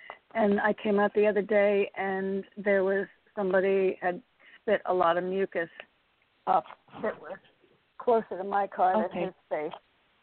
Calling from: Connecticut, United States; I'm calling from Connecticut.

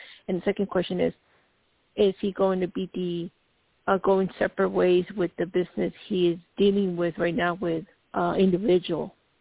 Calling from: Colorado, United States; Oh, yes, sir. … from CO, state

